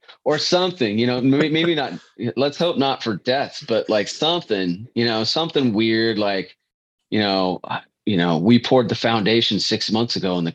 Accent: Victor Point, United States; I didn't grow up in Silverton. I grew up in Victor Point, which is, I think we talked about this.

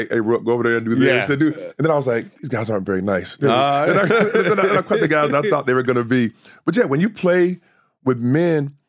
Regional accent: Indiana, United States; also born or lived in Florida / New York; Yeah, I mean, I grew up in Indiana, so I was pretty accustomed to it. But then I've been lucky enough to live in Florida, live out here now. I lived in New York for a long time

